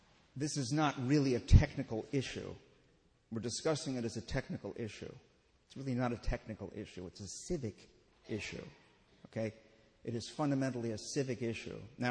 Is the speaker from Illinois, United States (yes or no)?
yes; Chicago, Illinois, United States; I would be just as uneasy, because I'm from Chicago.